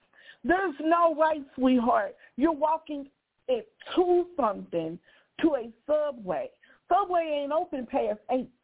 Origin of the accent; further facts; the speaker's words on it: St. Louis, Missouri, United States; I don't expect nobody to stop in St. Louis like that. I love my city.